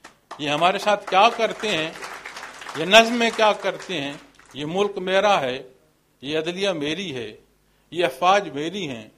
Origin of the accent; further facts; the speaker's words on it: Pakistan; انہی چیک پوسٹوں پر میں پھر بتاتا ہوں جناب میں پاکستانی ہوں